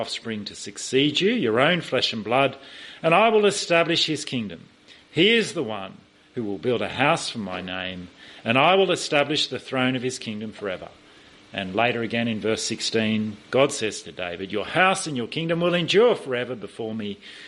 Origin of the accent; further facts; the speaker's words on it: Kiama, New South Wales, Australia; so I can keep in touch with news from my hometown in Kaima.